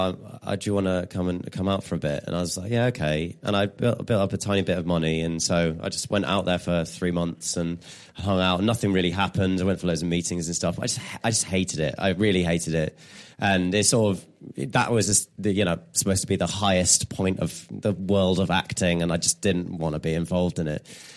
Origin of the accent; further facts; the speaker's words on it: England, United Kingdom; I'm English.